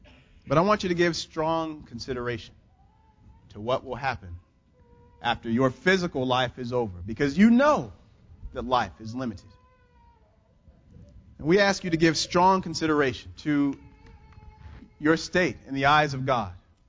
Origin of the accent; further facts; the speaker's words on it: Conroe, Texas, United States; I'm from East Texas, from Conroe, a small, mostly predominantly black community.